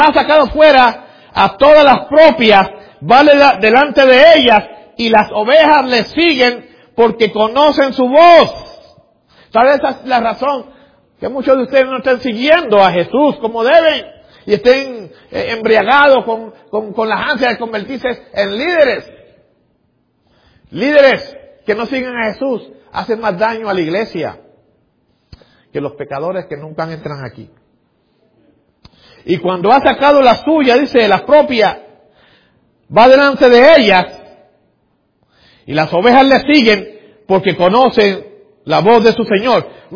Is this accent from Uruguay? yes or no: no; Puerto Rico; Y como puertorriqueño, al fin, ustedes saben que casi no me quedo callado